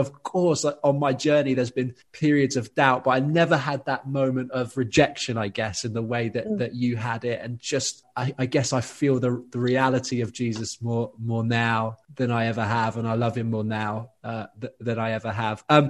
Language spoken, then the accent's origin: English; Exeter, South West England, United Kingdom; I was brought up in Exeter for the first 18 years of my life